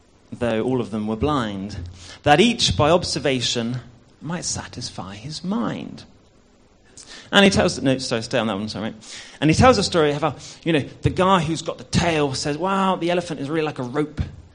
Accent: South West England, United Kingdom; I'm not from a Christian background. I grew up in Somerset.

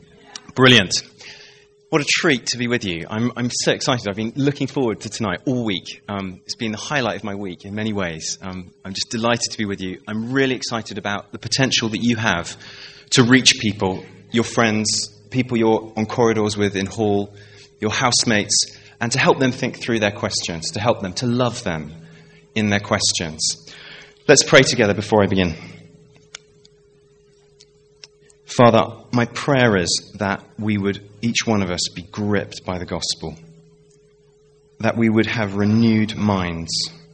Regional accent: Chertsey, South East England, United Kingdom; I'm from Chertsey, just at the top of the M3. I live there with my wife, Caroline.

